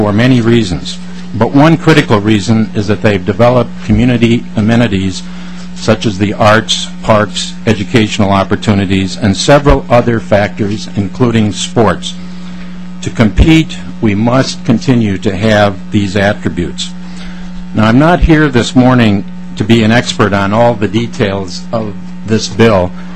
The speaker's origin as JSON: {"language": "English", "town": "Byron", "region": "Minnesota", "country": "United States", "tie": "born or raised there", "said": "I grew up in Byron, Minnesota"}